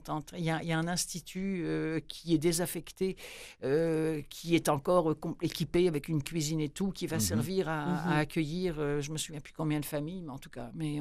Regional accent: France; accent: French; now in Canada; moi, je sais qu'en tant que Française

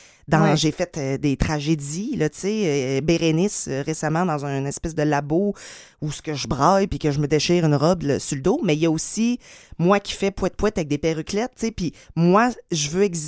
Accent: Saint-Félicien, Quebec, Canada; born there; Non, je suis née à Saint-Félicien, au lac Saint-Jean.

